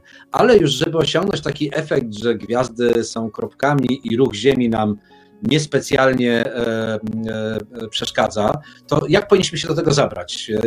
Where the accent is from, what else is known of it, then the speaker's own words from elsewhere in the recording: Poznań, Greater Poland Voivodeship, Poland; Wiesz, ja jestem z Poznania, mieszkam pod Poznaniem w tej chwili